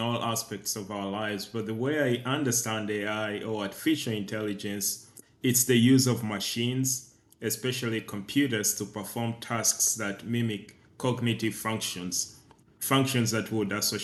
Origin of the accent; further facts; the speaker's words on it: Uganda; I was born in Uganda and I grew up there.